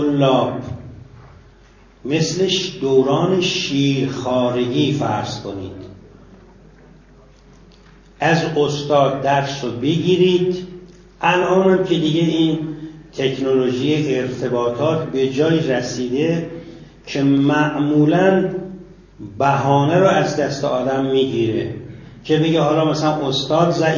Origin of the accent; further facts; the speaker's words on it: Abarkuh, Yazd, Iran; ما سال 52 در شهر خودمون ابرکو طلبه شدیم. اولش 23 نفر بودیم